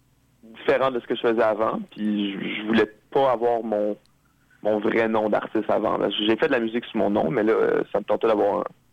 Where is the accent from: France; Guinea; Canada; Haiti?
Canada; Gatineau, Quebec; now in Montreal, Canada; je viens pas de Bel Oeil, je viens de Gatineau, Ottawa, dans le fond